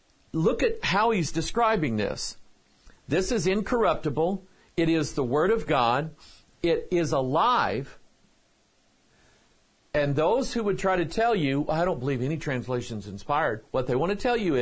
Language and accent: English; Pine Bluff, Arkansas, United States; born there; I was born in Pine Bluff, Arkansas, just a few miles away from a paper mill.